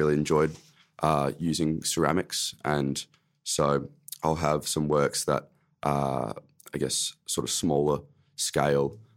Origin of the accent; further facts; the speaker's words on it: Sandringham, Victoria, Australia; So I grew up in Sandy, Sandringham, just next to Brighton, next to Cosca Hall. And I, I grew up by the beach. I'm about 500 metres from the beach